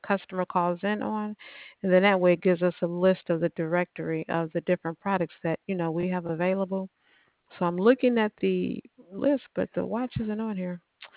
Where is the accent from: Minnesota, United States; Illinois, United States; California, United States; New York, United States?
Illinois, United States; Chicago; I'm from Chicago, so the snow that we did get here was nothing.